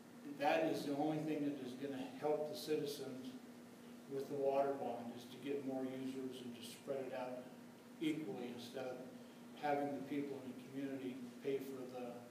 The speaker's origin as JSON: {"language": "English", "town": "Fernley", "region": "Nevada", "country": "United States", "tie": "born or raised there", "said": "Fernley is my hometown, and Fernley has been the hometown for my family since 1914. My family was one of the first homesteaders in the area here, and I can remember growing up here"}